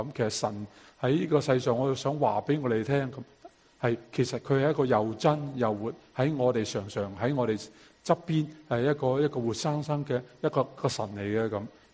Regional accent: Guangdong, China; 我广东人就圆蹄啦

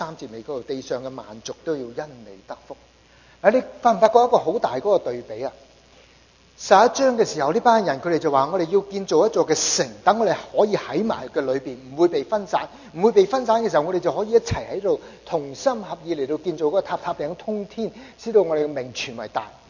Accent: China; 我们中国人会想很多的事，我们怎样来到聚在一起？

